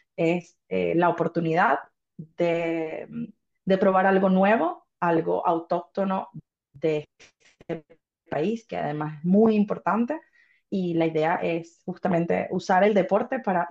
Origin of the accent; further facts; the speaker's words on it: Venezuela; now in Ireland; como bien dijiste. Yo soy venezolana, vivo en Irlanda desde hace 10 años